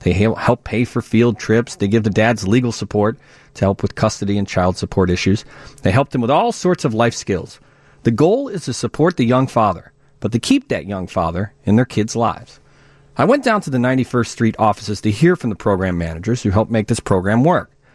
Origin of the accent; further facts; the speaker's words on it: Wonder Lake, Illinois, United States; I grew up on Wonder Lake. So we did fishing there